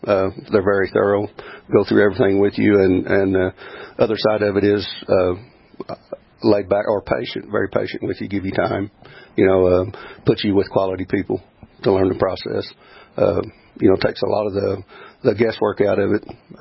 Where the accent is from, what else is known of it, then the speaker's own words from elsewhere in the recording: Missouri, United States; now in North Dakota, United States; South Missouri.